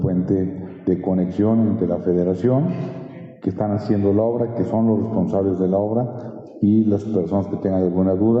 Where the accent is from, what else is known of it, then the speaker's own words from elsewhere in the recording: Mexico; yo soy mexicano